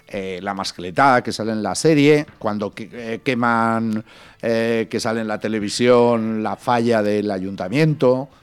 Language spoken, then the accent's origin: Spanish; Alzira, Valencian Community, Spain; yo soy de Alcira.